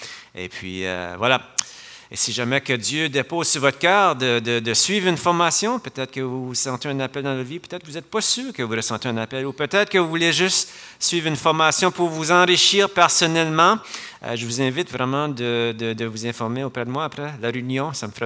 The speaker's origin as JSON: {"language": "French", "town": "Edmundston", "region": "New Brunswick", "country": "Canada", "tie": "born or raised there", "said": "je suis natif d'ici, d'Edmundston. J'ai grandi dans cette église ici."}